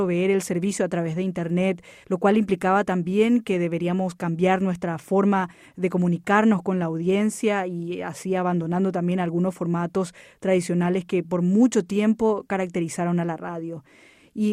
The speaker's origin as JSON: {"language": "Spanish", "country": "Paraguay", "said": "soy paraguaya"}